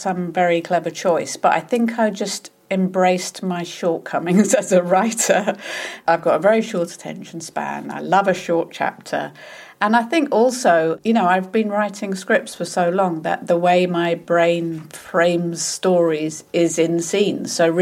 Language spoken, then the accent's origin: English; United Kingdom; I'm British, I'm middle class, and, you know, and I'm from the comedy world